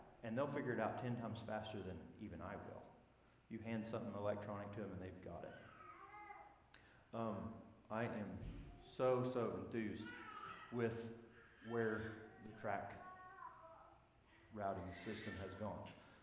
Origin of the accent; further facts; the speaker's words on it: Hydro, Oklahoma, United States; I'm from Hydro, Oklahoma.